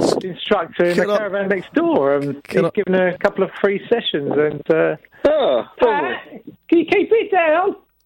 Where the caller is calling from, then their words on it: Pinkston, South West England, United Kingdom; We're calling from Pinkston in Devon.